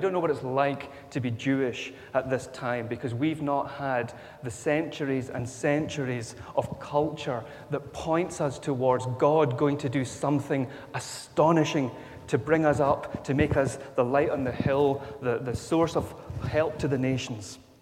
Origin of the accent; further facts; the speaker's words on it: Scotland, United Kingdom; I know as Scottish people, we have a very similar view of ourselves as a nation